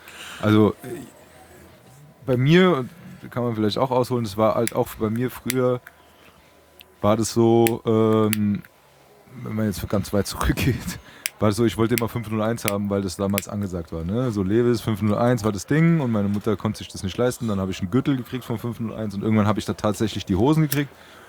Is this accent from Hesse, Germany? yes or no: yes; Frankfurt, Hesse, Germany; Also man muss dazu sagen, ich bin in Braunheim aufgewachsen.